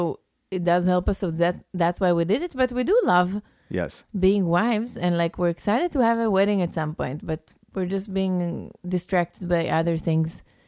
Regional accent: Israel; English is a second language; Growing up in Israel... We had seders, but you know, my family never reads the Haggadah.

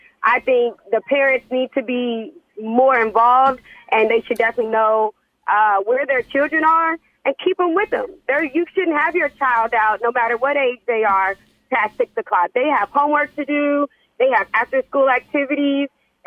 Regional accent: California, United States; I used to sell candy. I'm from California. I used to sell candy all the time in front of the stores.

